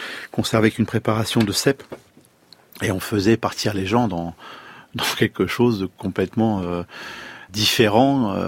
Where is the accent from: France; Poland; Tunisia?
France; On est français et fiers de l'être.